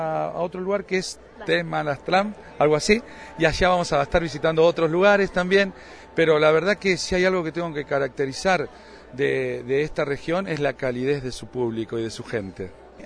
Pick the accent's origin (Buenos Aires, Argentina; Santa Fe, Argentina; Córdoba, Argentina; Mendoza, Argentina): Santa Fe, Argentina; San Jorge; Nosotros somos de Santa Fe, somos de San Jorge, provincia de Santa Fe, y en nuestra región el litoral es una región donde se bailan música alegre como el chamamé, la chamarrita, el rajido doble.